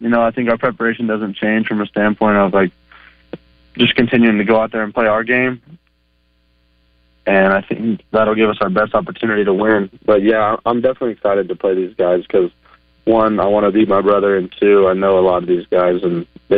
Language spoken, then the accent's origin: English; Oklahoma, United States; I'm from Oklahoma, so that place is like 30 minutes from my house.